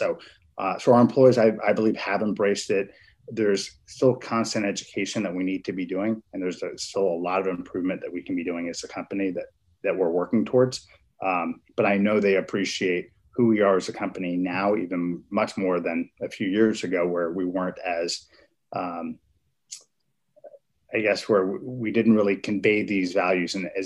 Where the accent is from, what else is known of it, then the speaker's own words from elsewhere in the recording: Miami, Florida, United States; I grew up in Miami. And so I remember what Miami was kind of as a child.